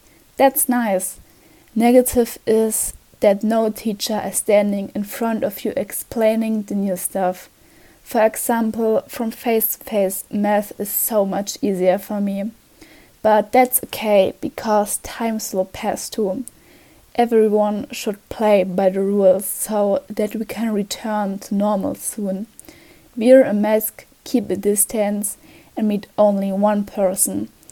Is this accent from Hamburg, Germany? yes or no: no; Leipzig, Saxony, Germany; English is a second language; 14 years old, and I'm from Leipzig.